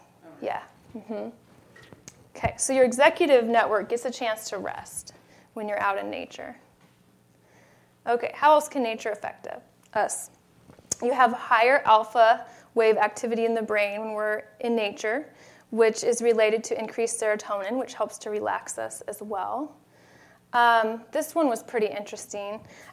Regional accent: Pacific Northwest, United States; I know I grew up in the Pacific Northwest, so I love that.

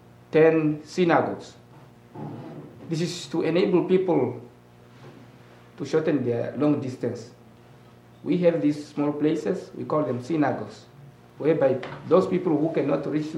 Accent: Ondangwa, Oshana, Namibia; English is a second language; also born or lived in Epembe; I'm from Namibia in the north, in the town called Ondangwa. And I was born at Epembe village. I live with my parents.

